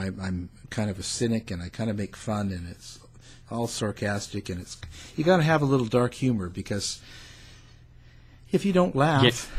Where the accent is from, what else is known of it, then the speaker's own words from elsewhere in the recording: Canada; But that's because we are Canadian